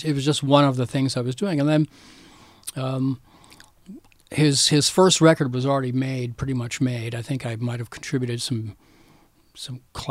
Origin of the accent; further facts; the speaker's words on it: Florida, United States; And so I, like I said, I grew up in Florida, played in a lot of bands.